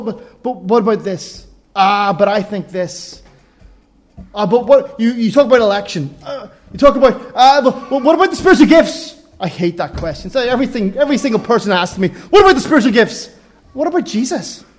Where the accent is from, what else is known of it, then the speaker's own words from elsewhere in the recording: Ireland; I'm an Irishman.